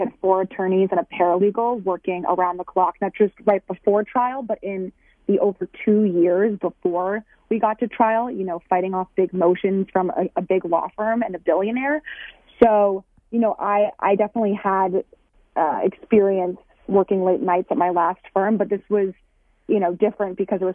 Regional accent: New York, United States; But I'm really glad that now New York, which is my home state, has a anti-revenge porn law in the books.

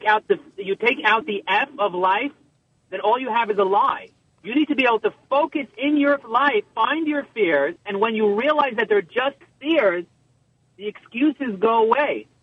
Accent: Brooklyn, New York, United States; I'm from Brooklyn. I talk fast.

